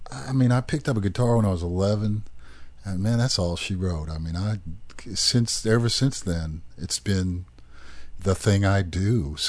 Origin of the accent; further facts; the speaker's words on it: Indianapolis, Indiana, United States; You know, it doesn't. I'm a city kid. I was born and raised in Indianapolis.